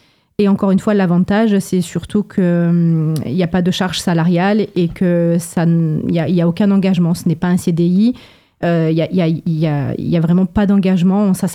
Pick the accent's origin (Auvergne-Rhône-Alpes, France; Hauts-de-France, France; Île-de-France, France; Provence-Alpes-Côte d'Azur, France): Provence-Alpes-Côte d'Azur, France; Forcalquier; Alors moi, je suis de Fort-Calquier.